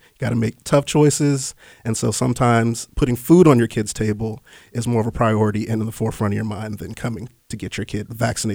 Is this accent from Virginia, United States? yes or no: yes; Virginia, United States; We all have a story, and I am from Northern Virginia.